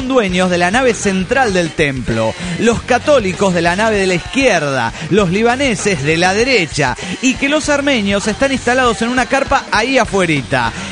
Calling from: Tucumán, Argentina; de Tucumán.

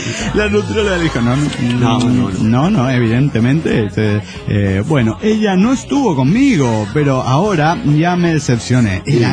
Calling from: Guadalajara, Jalisco, Mexico; de Guadalajara, Jalisco, México.

